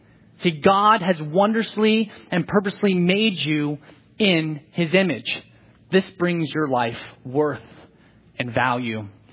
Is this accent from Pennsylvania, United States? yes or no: no; California, United States; I realize that's what Californians, I grew up in California, we always called it the EV Free.